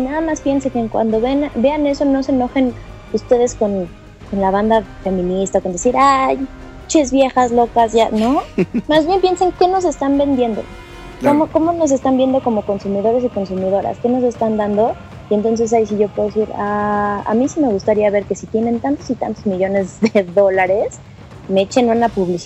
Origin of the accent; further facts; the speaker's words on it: Mexico; born there; quienes al menos nacimos en México y en varias partes del mundo